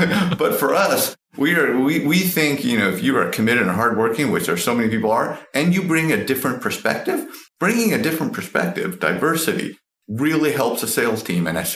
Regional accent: California, United States; I grew up in the Bay Area, and you know, I started as BDR

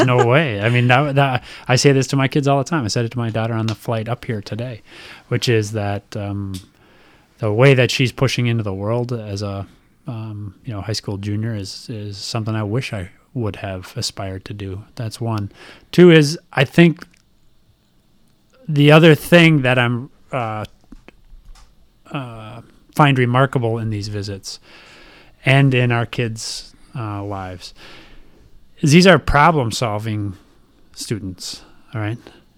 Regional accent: Minnesota, United States; now in Washington, United States; I grew up in Minnesota mm-hmm. and I had 10 brothers and sisters, and basically I ended up in Washington by doing what I did my whole life

